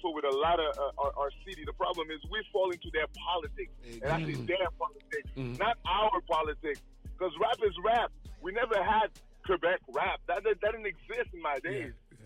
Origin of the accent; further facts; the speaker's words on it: Jamaica; I'm Jamaican.